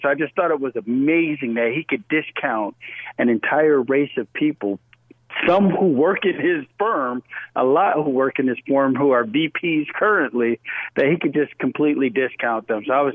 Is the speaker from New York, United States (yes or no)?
yes; Rochester, New York, United States; Well, Shaletta, you know, I come from Rochester, New York